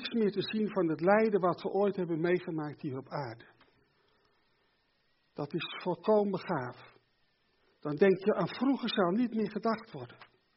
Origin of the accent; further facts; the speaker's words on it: Gelderland, Netherlands; ik kom van de Veluwe, dus daar komt het waarschijnlijk wat meer voor als hier